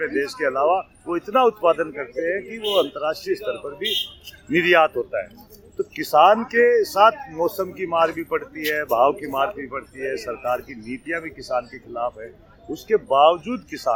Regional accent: Rajasthan, India; Rajasthan Shekhawati.

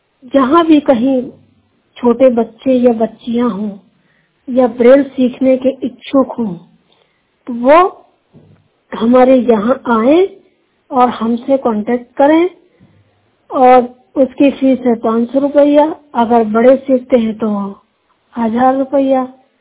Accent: Chhatarpur, Madhya Pradesh, India; मैं डिस्ट्रिक्ट छतरपुर से बिलोंग करती हूँ, फ्रॉम MP।

